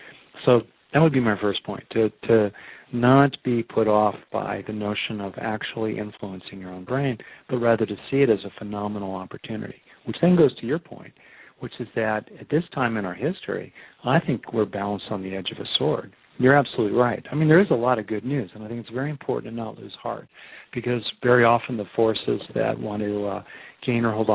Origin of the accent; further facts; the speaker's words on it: California, United States; I grew up mainly in California. I've spent a lot of time in the wilderness there and elsewhere.